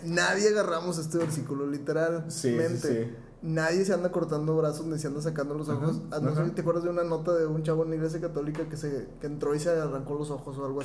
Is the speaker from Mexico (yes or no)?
no; United States; Spanish is a second language; Correcto, es que soy gringo.